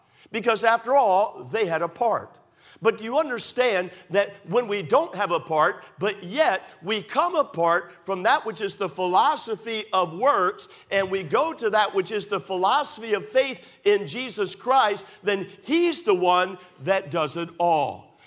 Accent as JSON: {"language": "English", "country": "United States", "said": "But, can I tell you, I still thank God that I am an American."}